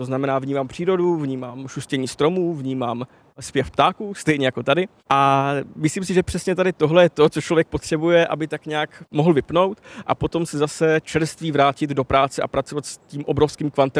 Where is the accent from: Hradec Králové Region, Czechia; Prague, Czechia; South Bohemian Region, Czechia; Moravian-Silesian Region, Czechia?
Moravian-Silesian Region, Czechia; protože já pocházím z Pobeskycka